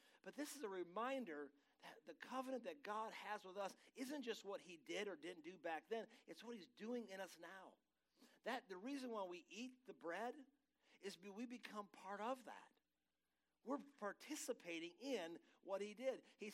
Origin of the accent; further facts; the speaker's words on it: Michigan, United States; Those that don't know, I'm from Michigan. That's like a long ways away.